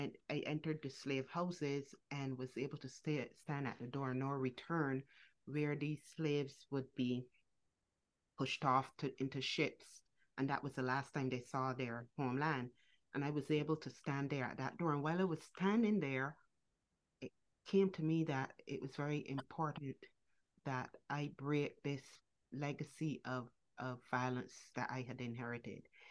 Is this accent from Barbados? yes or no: yes; Barbados; when I was young, growing up in Barbados under domestic violence.